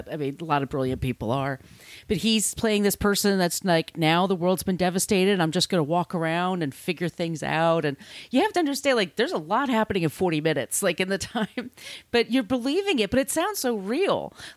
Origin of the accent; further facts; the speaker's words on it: East Coast, United States; I'm from the East Coast, but you lived there for a while.